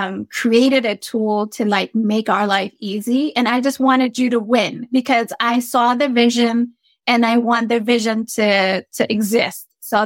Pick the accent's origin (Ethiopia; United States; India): Ethiopia; I am originally from East Africa, Ethiopia.